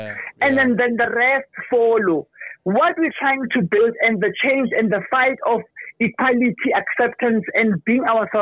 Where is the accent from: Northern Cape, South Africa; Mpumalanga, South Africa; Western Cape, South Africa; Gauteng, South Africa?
Gauteng, South Africa; Mamelodi; I'm dead from Mamelodi, Mar.